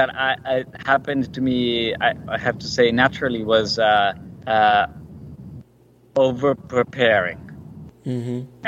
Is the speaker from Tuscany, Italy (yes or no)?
no; Milan, Lombardy, Italy; But then I got back to Milan, which is my hometown, at exactly the same time Luca Guadagnino was coming to Milan to his movie I Am Love.